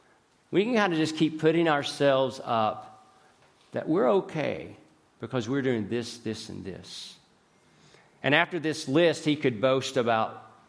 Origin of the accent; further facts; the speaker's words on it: Tennessee, United States; Now, I'm from East Tennessee, and it's similar. We have this pride about our heritage. We're mountain people. We're from the mountains of East Tennessee